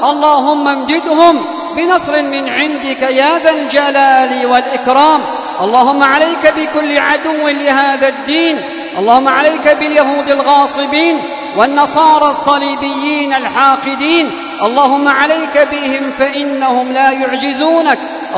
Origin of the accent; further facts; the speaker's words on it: Yemen; بلادنا اليمن